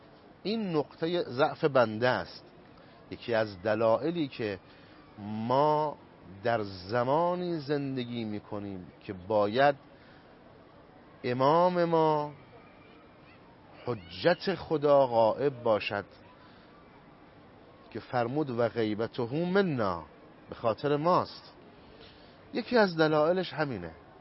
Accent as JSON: {"language": "Persian", "region": "Qom", "country": "Iran", "tie": "born or raised there", "said": "یکی از بزرگترین افتخارات من این است که در این شهر متولد شدم و در این شهر پرورش یافتم."}